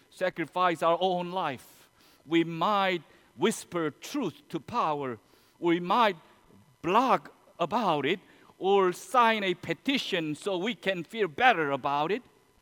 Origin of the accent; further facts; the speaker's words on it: South Korea; English is a second language; moved away; In recent my visit to my home country, Korea, I met Jin-Soo Kim, a labor leader.